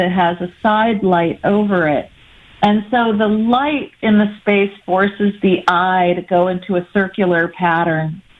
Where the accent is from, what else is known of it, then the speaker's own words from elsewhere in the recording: Midwest, United States; People, yeah, I mean, I'm from the Midwest, so I mean, I'm aware of artwork in mm-hmm. all of these places that I've lived